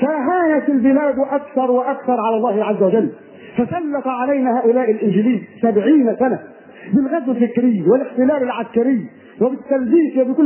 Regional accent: Egypt; في بلدنا مصر مثلا هانت بلدنا على الله

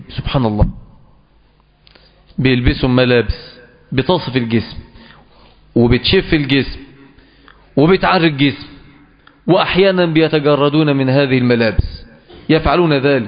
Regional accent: Mansoura, Dakahlia, Egypt; ولكن نذكره لأنه مذمة في بلدنا المنصورة

